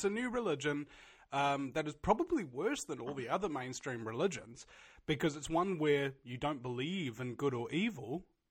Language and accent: English; New Zealand; accent: New Zealand; you sound totally like an Australian, bro. It's nothing like a New Zealand accent, you know.